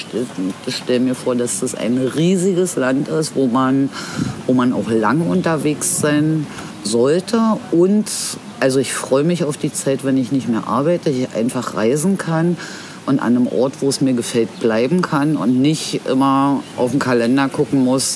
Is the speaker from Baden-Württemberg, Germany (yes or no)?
no; Berlin, Germany; 1970, im schönen Oskar-Zieten-Krankenhaus in Lichtenberg. Bin in Berlin zur Schule gegangen, aufgewachsen